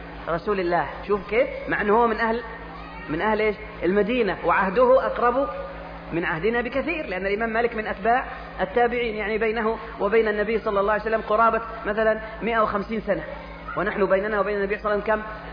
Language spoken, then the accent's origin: Arabic; Egypt; ما الذي عندنا في مصر طعامان مشهوران جدا لا يستغني عنهما مصري